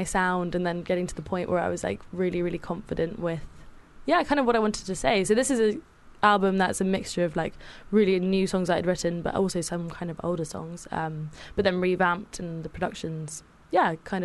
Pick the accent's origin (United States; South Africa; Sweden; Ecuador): South Africa; also born or lived in United Kingdom; if I want to say I'm South African, I can say I'm South African. If I want to say I'm, you know, British, I can say that.